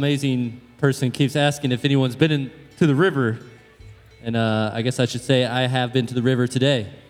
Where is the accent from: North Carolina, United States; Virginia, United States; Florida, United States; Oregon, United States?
North Carolina, United States; Speaking of pines, I'm from North Carolina.